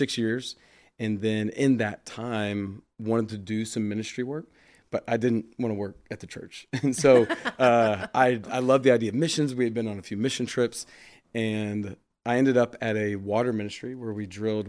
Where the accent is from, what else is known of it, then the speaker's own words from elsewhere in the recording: Austin, Texas, United States; Basically, my wife and I, we grew up in Austin. We met when we were kids.